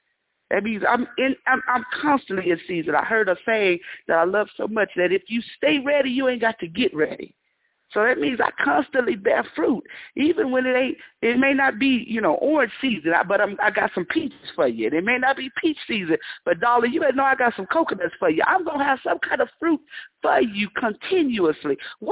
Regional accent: Las Vegas, Nevada, United States; I'm a city girl, I've been born and raised in Las Vegas, I ain't never really been anywhere outside of Vegas unless I had to go preach there.

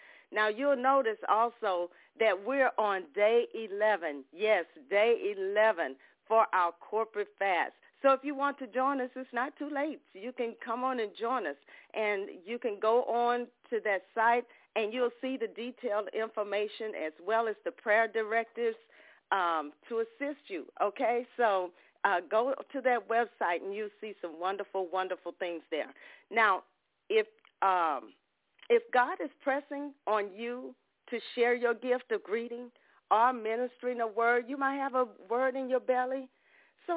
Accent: Ocean Springs, Mississippi, United States; from Ocean Springs, Mississippi

